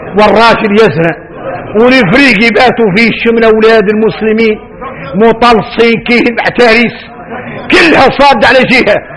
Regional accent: Mauritania; إحنا موريتاني المهم عندنا ما ننفضحوا في الدنيا.

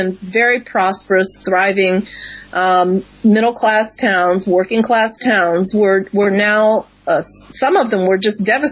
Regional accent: Midwest, United States; Now, I'm originally from the Midwest, so I was very aware of the. And I grew up around steel mills and of course, Akron, the rubber plant.

